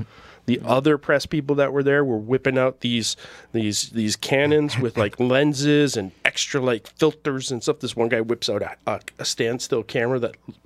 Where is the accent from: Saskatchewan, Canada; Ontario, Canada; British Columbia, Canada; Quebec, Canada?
Ontario, Canada; Hamilton; born there; Now, he's from Hamilton, and I was born in Hamilton. You'd think that would get me a Facebook friend.